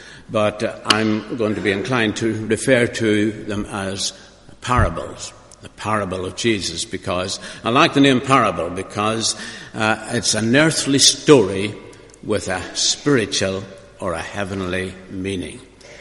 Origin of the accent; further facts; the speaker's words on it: Milford, Ulster, Ireland; a convent being built in my hometown of Milford in County Donegal.